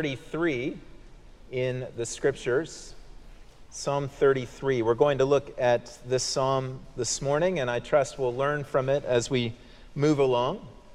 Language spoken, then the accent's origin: English; Colorado, United States; I like the Rocky Mountains. I'm from Colorado.